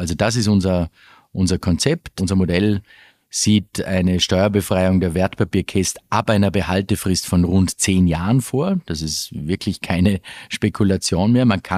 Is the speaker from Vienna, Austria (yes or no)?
no; Vorarlberg, Austria; selbstverständlich als Westösterreicher, als Vorarlberger, ist Skifahren im Winter auch ganz oben.